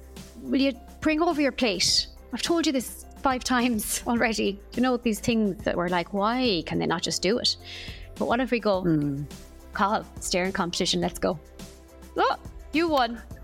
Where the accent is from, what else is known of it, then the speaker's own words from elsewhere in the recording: Claremorris, Connacht, Ireland; So I am from Claremorris in Mayo. Proud Mayo woman, and I am a parent of 2 children